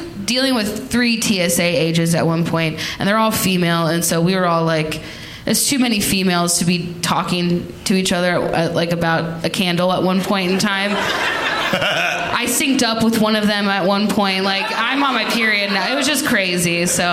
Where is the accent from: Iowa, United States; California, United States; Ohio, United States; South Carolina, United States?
Ohio, United States; Cincinnati; I am from Cincinnati, and that is close